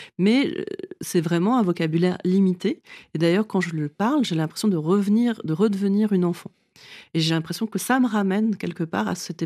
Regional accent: France; Moi, je suis française aussi parce que je dirais que ma patrie, ma place, ma maison, c'est le français. Sinon, je suis une étrangère sur beaucoup de plans. J'ai l'air d'une étrangère, j'ai des origines étrangères.

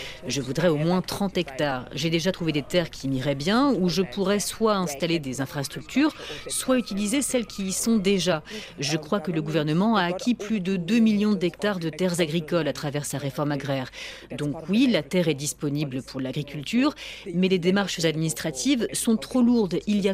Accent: Johannesburg, Gauteng, South Africa; On n'a jamais eu de terre car on a grandi à Johannesburg

